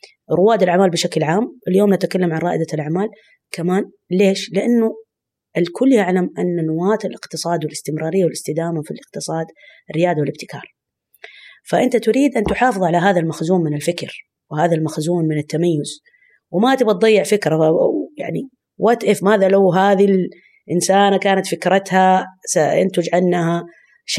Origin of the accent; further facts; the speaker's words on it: Saudi Arabia; يعني سواء عندنا في السعودية أو في دول الخليج